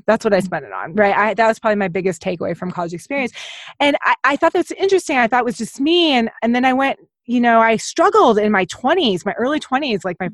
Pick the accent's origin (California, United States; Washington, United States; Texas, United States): Texas, United States; Houston; I'm from Texas. I grew up in Houston. I currently live in Austin